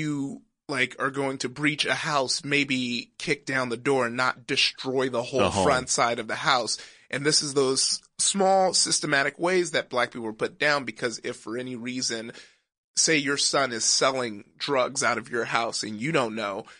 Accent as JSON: {"language": "English", "town": "Compton", "region": "California", "country": "United States", "tie": "born or raised there", "said": "But yeah, growing up in Compton, I was in Compton probably till about my sophomore year, but I started going to school in Downey at eighth grade"}